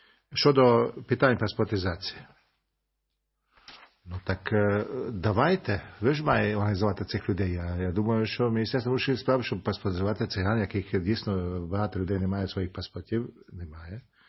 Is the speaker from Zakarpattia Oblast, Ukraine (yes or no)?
yes; Zakarpattia Oblast, Ukraine; Як і Валерій Васильович, я також із Закарпаття